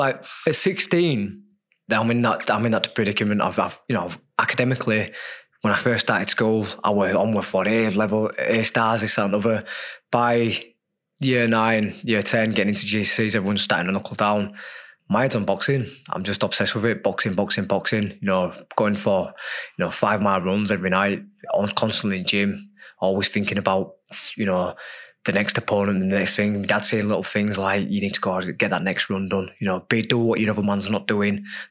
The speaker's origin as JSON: {"language": "English", "town": "Leeds", "region": "Yorkshire and the Humber", "country": "United Kingdom", "tie": "born or raised there", "said": "when I grew up in Leeds, you know"}